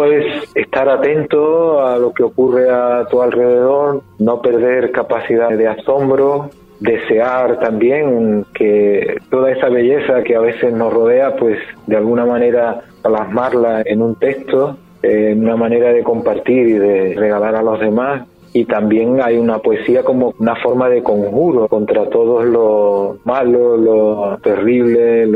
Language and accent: Spanish; Moguer, Andalusia, Spain; nací en Moguer. La casa de Juan Ramón Jiménez y su biblioteca la tenía a unos pasos de mi propia casa donde vivía cuando niño